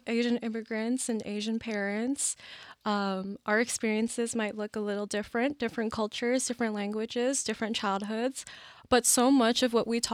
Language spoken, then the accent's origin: English; Canada; I think, you know, a lot of people might think, oh, why should we care? We're Canadian. It doesn't affect us.